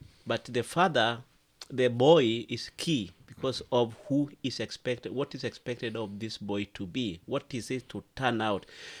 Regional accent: Western Kenya, Kenya; I came from Kenya, that is in East Africa, and on the western side of Kenya.

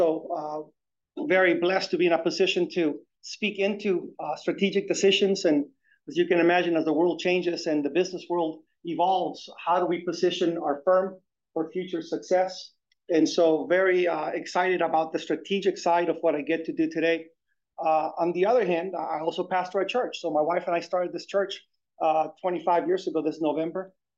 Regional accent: San Diego, California, United States; I know it's a little cold, but I'm from San Diego. Trust me, this is cold.

